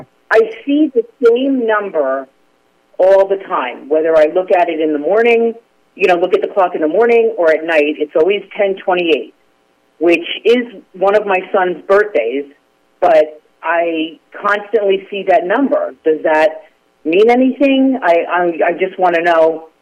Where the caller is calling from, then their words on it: Chicago, Illinois, United States; I'm down in Chicago.